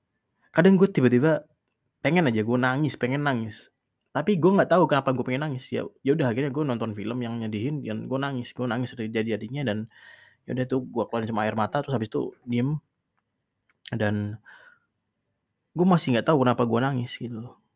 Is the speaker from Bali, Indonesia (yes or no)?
no; East Java, Indonesia; gue ngomong lu gue juga bukan berarti gue awalnya di Jakarta. Gue asli orang Jawa Timur.